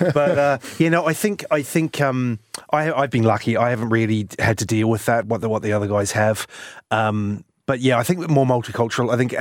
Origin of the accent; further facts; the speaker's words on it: New Zealand; if I'm walking down the street, you probably can't really tell I'm a Kiwi.